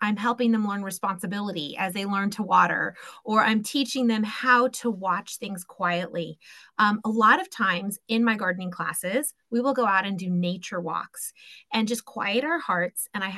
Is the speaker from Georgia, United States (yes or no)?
no; California, United States; I have lived and I grew up in Central. So I have been on all areas of California.